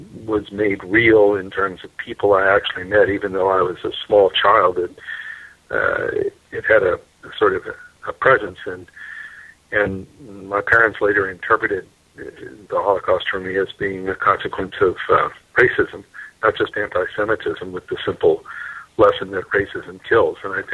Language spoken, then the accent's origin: English; Bakersfield, California, United States; also born or lived in Bay City, Michigan / Germany; I think of myself as growing up in Bakersfield, but I was born in Bay City, Michigan